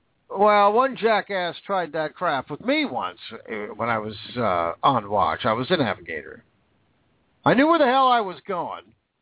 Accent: United States; I'm an American.

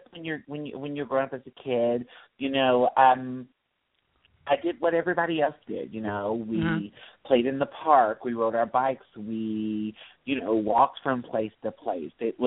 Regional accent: Louisville, Kentucky, United States; My parents divorced when I was young, and I grew up in South Louisville by Churchill Downs. I was born in St. Anthony's Hospital.

